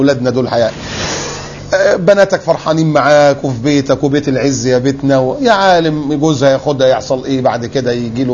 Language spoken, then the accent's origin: Arabic; Upper Egypt, Egypt; يعني والدي صعيدي، وانت عارف الصعايده يعني ايه. انا صعيدي برضو يعني، اتولدت في الصعيد بس ما اعرفش فين الجرجه اللي انا اتولدت فيها دي.